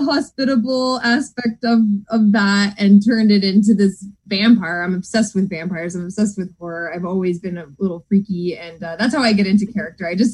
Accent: Toronto, Ontario, Canada; I'm from Toronto, and but my dad's a Newfie.

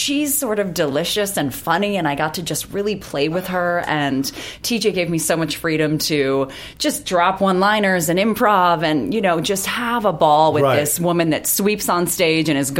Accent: Illinois, United States; I'm not from the city. I'm lying when I say that. I'm from a suburb of like the Joliet area.

